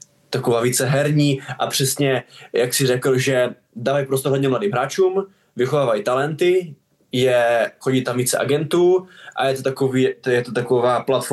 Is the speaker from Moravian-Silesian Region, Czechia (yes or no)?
yes; Ostrava, Moravian-Silesian Region, Czechia; moved away as an adult; Dá se říct, že já jsem vlastně celý život byl v Ostravě